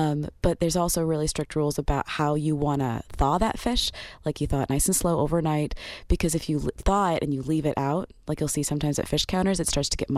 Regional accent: Great Lakes, United States; I come from Lake Erie country

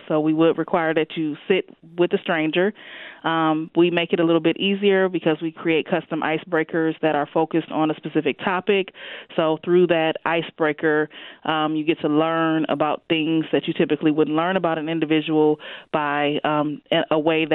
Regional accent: Zion, Illinois, United States; I grew up in Zion, Illinois, so it was a much smaller town and smaller community.

